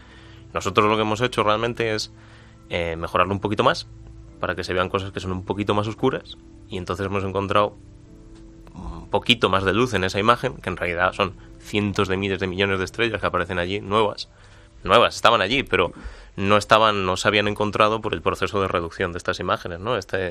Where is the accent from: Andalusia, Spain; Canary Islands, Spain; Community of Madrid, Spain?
Community of Madrid, Spain; Madrid; yo soy de Madrid